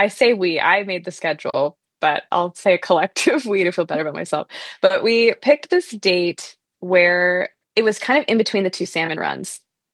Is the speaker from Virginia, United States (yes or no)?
no; Alaska, United States; I love the Kenai River. I grew up fishing on the Kenai.